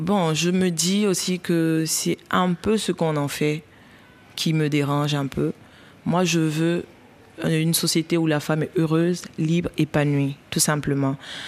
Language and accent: French; Burkina Faso; first language Mooré; French is a second language; Je veux pouvoir utiliser ma langue maternelle, qui est le moré, et pouvoir toucher tout le monde au-delà des frontières.